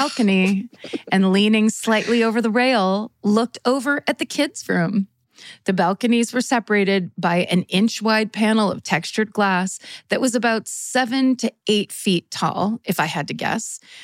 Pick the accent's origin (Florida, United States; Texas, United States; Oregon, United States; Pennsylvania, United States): Florida, United States; Tampa; I grew up in Tampa, Florida, with a kick-ass older sister who's now a public defender